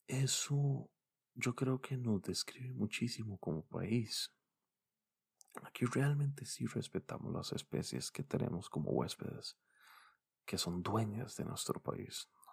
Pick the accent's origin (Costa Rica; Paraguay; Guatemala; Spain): Costa Rica; esto no es un anuncio para Costa Rica, pero ya que les estoy hablando de quién soy y qué es mi país